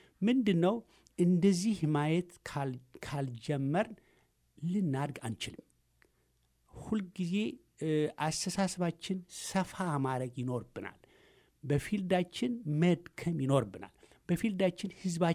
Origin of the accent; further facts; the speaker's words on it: Tigray, Ethiopia; እኔ የትግራይ ተወላጅ ነኝ፣